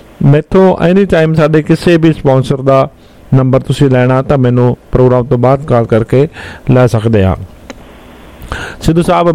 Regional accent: Punjab, India; now in Canada; ਇਹ ਵੀ ਆ ਪੰਜਾਬ ਦੇ ਵਿੱਚ, ਕਿਉਂਕਿ ਜੇ ਮੈਂ ਆਪਣੇ ਏਰੀਏ ਦੀ ਗੱਲ ਕਰਾਂ, ਮੈਂ ਆਪਣੇ ਪਿੰਡ ਦੀ ਗੱਲ ਕਰ ਲੈਣਾ

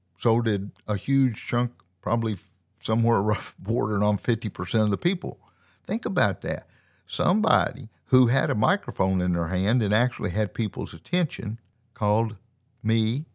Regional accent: Southern US, United States; born there; I'm an old person. I'm a white person. I was born in the South.

